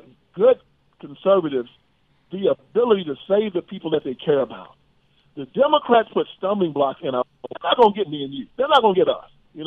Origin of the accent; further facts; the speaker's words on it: United States; And I'm an American.